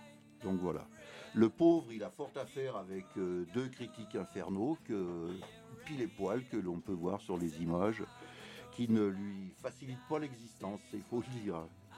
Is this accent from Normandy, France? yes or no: no; Aix-les-Bains, Auvergne-Rhône-Alpes, France; moved away as an adult; Donc, vous quittez la Savoie parce que j'étais d'Aix-les-Bains. Donc, j'ai quitté la Savoie.